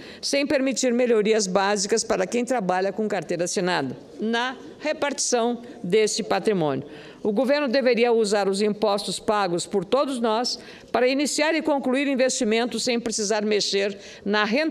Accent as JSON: {"language": "Portuguese", "region": "Rio Grande do Sul", "country": "Brazil", "said": "Eu sou lá do sul do Brasil, quase na fronteira com Uruguai e Argentina, lá na outra ponta, né?"}